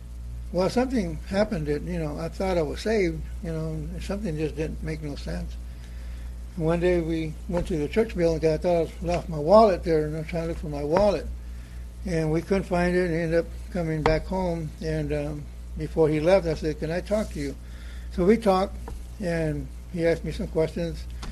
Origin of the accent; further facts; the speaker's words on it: Tehachapi, California, United States; Well, anyhow … I'm from Tehachapi. I'm pastoring that little church right there in Tehachapi right now.